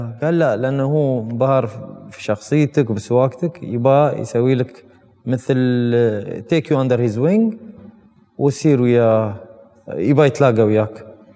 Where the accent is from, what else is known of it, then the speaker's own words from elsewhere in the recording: United Arab Emirates; نحن من الامارات ومن الخليج عندنا ذوق شوي في هالامور